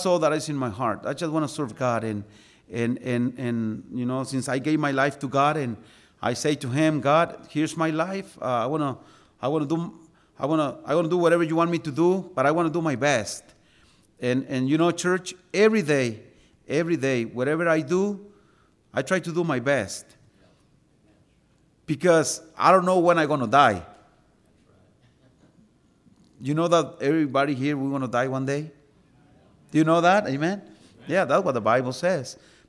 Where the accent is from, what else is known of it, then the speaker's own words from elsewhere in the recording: Mexico; English is a second language; Because remember, I come from Mexico, and we preach in Mexico for an hour and a half